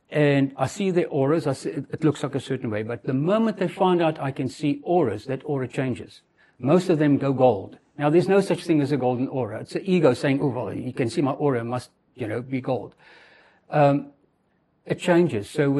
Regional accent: South Africa; So, now, I am from South Africa

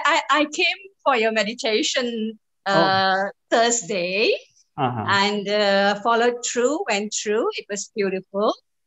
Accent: Malaysia; I'm from Malaysia.

